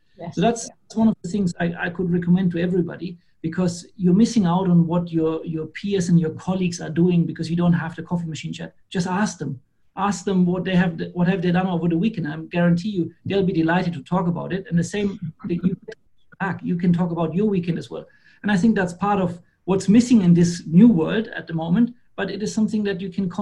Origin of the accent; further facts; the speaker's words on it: Germany; English is a second language; also born or lived in Belgium; now in Singapore; Probably can hear it. I'm from Germany originally. Now I'm based in Singapore.